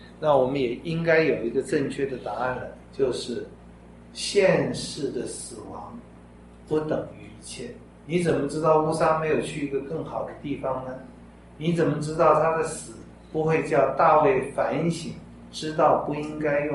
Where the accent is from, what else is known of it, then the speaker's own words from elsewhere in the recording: Taiwan; 跟我们台湾人很像的。台湾人不有抬那个吗？